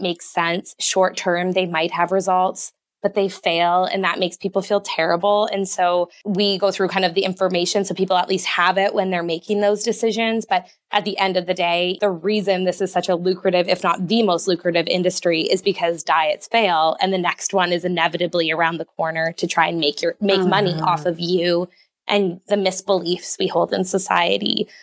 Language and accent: English; Canada; So, you know, I always kind of say to my clients, like, I'm Canadian, so I go by Canada's Food Guide